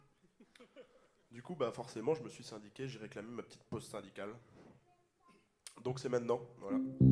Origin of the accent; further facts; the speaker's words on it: Plabennec, Brittany, France; Alors nous, on vient de Plabianec, tous les trois.